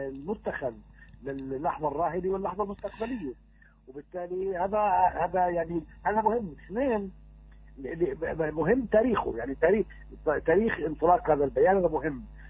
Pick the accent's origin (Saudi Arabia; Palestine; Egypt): Palestine; أنه نحن كفلسطينيين أقصد لم نتراجع ولم نهزم